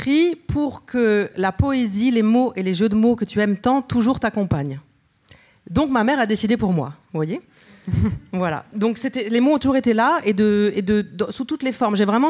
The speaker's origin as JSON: {"language": "French", "region": "Grand Est", "country": "France", "said": "Et je suis alsacienne."}